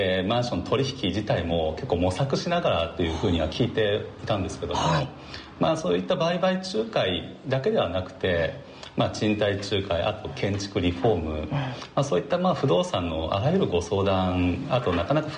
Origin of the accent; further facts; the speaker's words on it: Niigata, Japan; 私自身もこう新潟で生まれてで新潟で育った人間ですし、